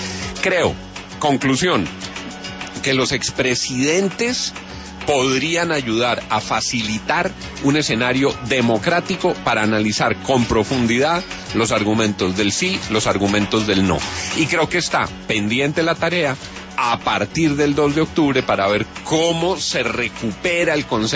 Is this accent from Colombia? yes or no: yes; Colombia; como colombiano